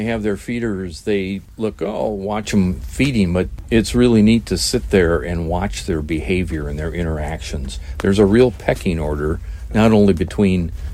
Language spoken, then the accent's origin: English; Wisconsin, United States; now in Iowa, United States; I need to be reminded I'm a transplant Iowan. I'm originally from Wisconsin